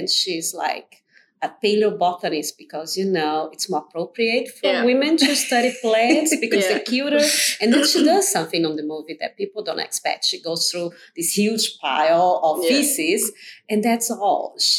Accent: Brazil; I'm a paleontologist from Brazil.

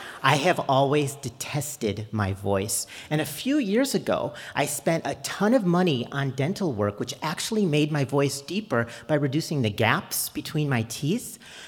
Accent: Buffalo, New York, United States; I'm 19 years old and calling into a sports radio show to talk to one of my football heroes on my hometown, Buffalo Bills.

